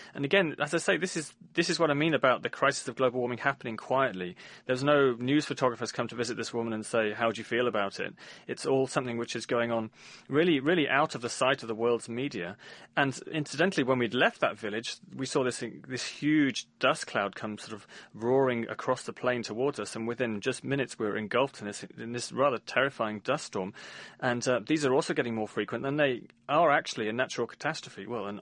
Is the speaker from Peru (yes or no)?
yes; Peru; I grew up in Peru, and my father was working there as a geologist in the early 1980s.